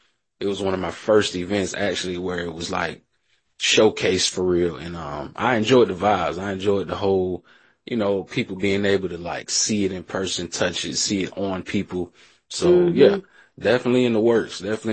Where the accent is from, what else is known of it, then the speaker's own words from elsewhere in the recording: Atlanta, Georgia, United States; I'm from Atlanta, so that's how we was moving.